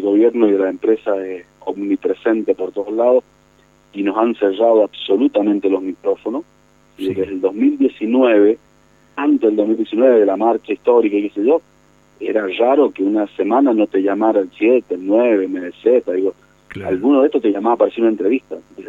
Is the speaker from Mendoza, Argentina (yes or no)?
yes; San Carlos, Mendoza, Argentina; salimos los mendocinos acá en San Carlos a oponernos porque estaba cerquita de la Laguna del Diamante